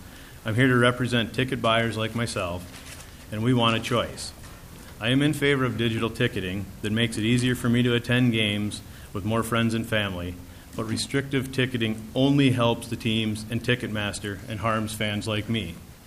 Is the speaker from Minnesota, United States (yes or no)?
yes; Lee Center, Minnesota, United States; I'm from Lee Center, Minnesota.